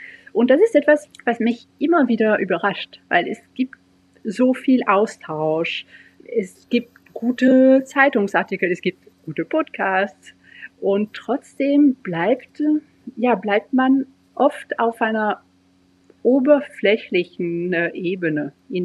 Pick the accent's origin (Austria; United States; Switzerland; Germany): Switzerland; wenn ich mit Menschen in einem kleinen Dorf im Jura rede, wo ich herkomme, wo ein Teil meiner Familie noch lebt